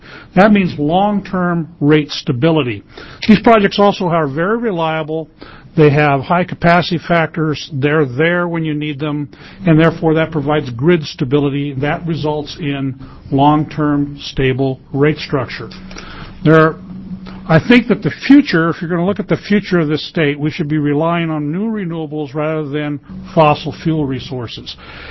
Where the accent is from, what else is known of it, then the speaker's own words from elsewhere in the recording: Bend, Oregon, United States; I'm from Bend, Oregon